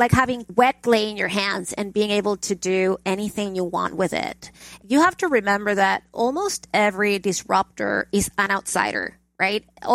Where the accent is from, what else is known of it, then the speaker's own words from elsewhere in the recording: Caracas, Capital District, Venezuela; I grew up in Caracas, Venezuela.